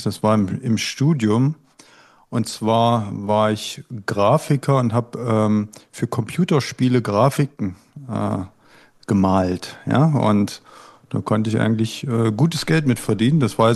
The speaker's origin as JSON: {"language": "German", "region": "East Germany", "country": "Germany", "tie": "born or raised there", "said": "ich bin in Ostdeutschland groß geworden"}